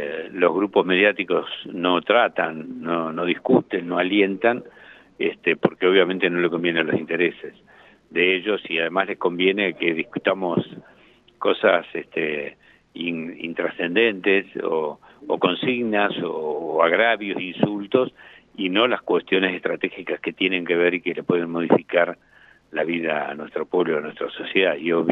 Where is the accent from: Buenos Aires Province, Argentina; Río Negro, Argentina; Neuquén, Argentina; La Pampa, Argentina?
Neuquén, Argentina; Yo soy patagónico también, igual que ustedes. No soy patagónico austral, soy patagónico norte de Neuquén, pero patagónico al fin.